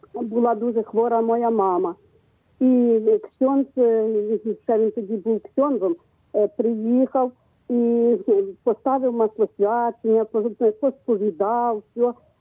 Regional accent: Kamianets-Podilskyi, Khmelnytskyi Oblast, Ukraine; З Кам'янець-Подільська.

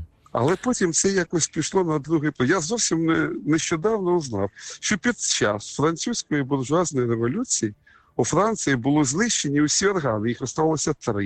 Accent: Kharkiv, Kharkiv Oblast, Ukraine; Я вам скажу, я харків'янин, я виріс в цьому місті, я закінчив училище, консерваторію.

